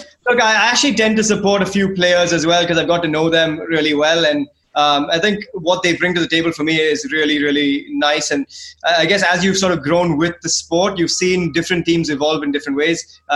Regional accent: Chennai, Tamil Nadu, India; because I'm from Chennai, the team hasn't done very well, unfortunately.

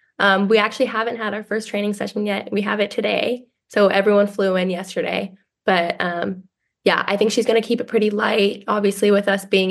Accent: Houston, Texas, United States; I think just Texas in general has just a huge youth soccer scene. And just growing up in Houston, being able to make all those trips, play all those games

